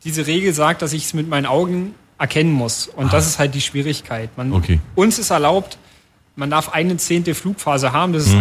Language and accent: German; Germany; Als Deutscher spricht man, muss man natürlich immer Englisch mit allen sprechen.